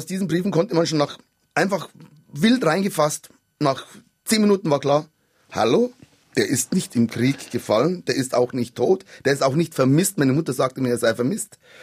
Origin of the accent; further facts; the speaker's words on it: Munich, Bavaria, Germany; ich komme aus dem Münchner Norden